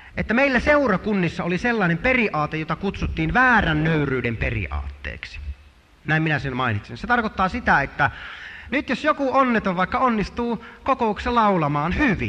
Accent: Savo, Finland; meillä Savossa oli vähän sellainen kuvio, että muistan kun minullekin nuorena poikana

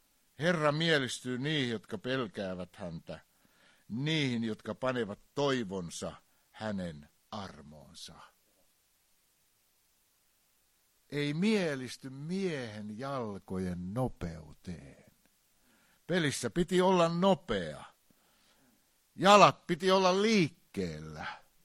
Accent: Ostrobothnia, Finland; niin kuin meillä Pohjanmaalla sanotaan, eikö?

